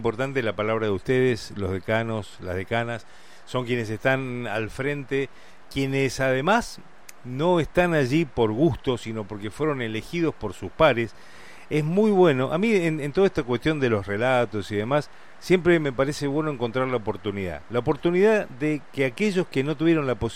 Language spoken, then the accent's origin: Spanish; Buenos Aires, Argentina; now in Posadas, Argentina; mi anterior vida como porteño y haber vivido y haber pasado por la UBA